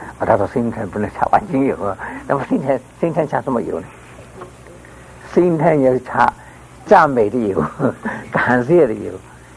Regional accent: Fujian, China; 我们福建人说记得

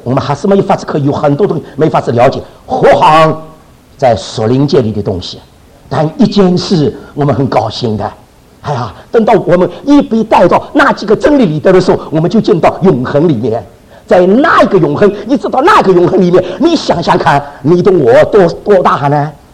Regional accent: Shanghai, China; accent: Shanghai; 那我有很多上海口音啊啊！

